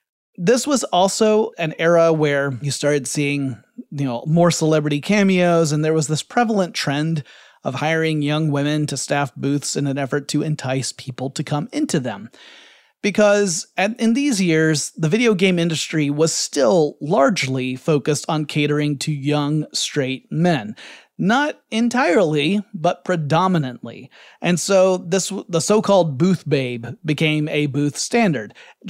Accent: Atlanta, Georgia, United States; the ESA moved E3 to my hometown of Atlanta, Georgia

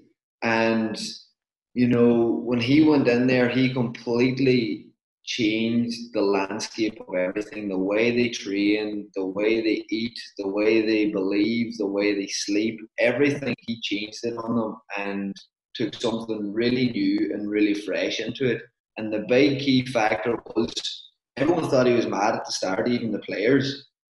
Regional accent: Ulster, Ireland; because I'm from Donegal

